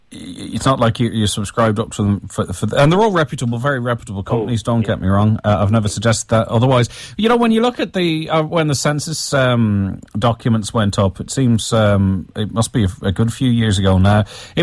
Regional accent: Ireland; when you're away, it's like, I'm Irish and I need to prove it, and this is why.

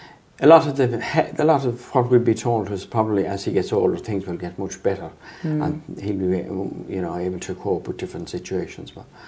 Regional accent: Lisdoonvarna, Munster, Ireland; moved away; Yes, I'm from Listunvanna, County Clare.

